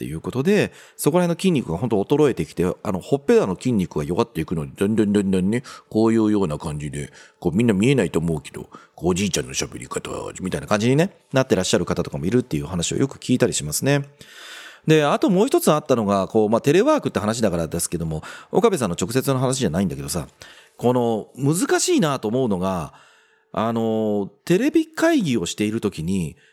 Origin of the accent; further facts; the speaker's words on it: Kobe, Hyogo, Japan; 阪神大震災もね、もろに地元神戸にいた時にこう食らってますので